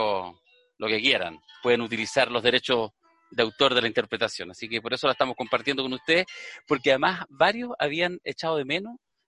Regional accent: Peñalolén, Santiago Metropolitan, Chile; porque somos de Peñalolén

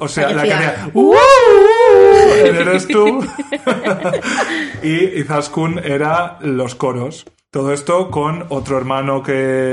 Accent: Castilla-La Mancha, Spain; históricamente, o sea, mi pueblo es La Mancha, no es Castilla.

